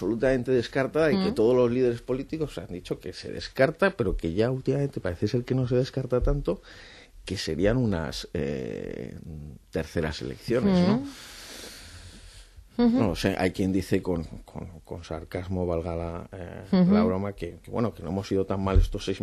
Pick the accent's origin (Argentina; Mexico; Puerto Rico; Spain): Spain; Zaragoza, Aragon; de Zaragoza